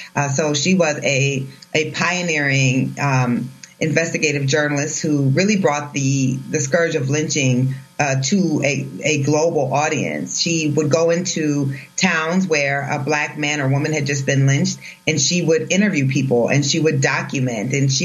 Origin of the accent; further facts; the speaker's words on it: Iowa, United States; including in my home state of Iowa, where I am right now